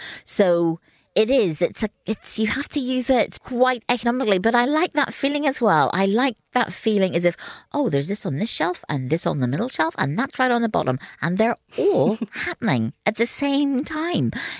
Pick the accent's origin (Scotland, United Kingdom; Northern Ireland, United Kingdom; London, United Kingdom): Northern Ireland, United Kingdom; my father is a poultry farmer, or was a poultry farmer, and we took chicken very, very seriously as we were growing up in Northern Ireland.